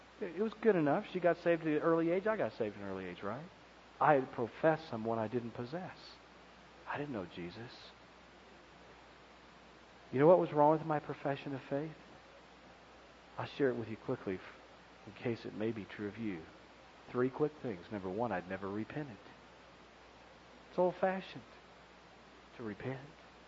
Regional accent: Kansas City, Missouri, United States; Calvary Baptist Church, Southern Baptist Church, where I grew up in Kansas City.

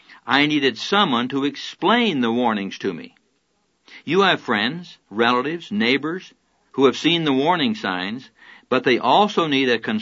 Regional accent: Colorado, United States; But I'm from Colorado. What do I know about these things?

